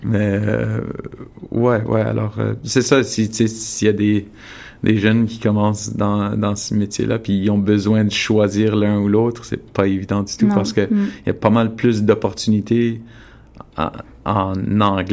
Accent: Winnipeg, Manitoba, Canada; Bien, moi, je suis de Winnipeg, alors je vis la même réalité que vous, certainement.

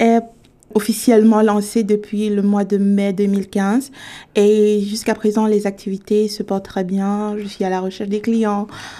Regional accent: Cameroon; now in Canada; Mon pays d'origine est le Cameroun.

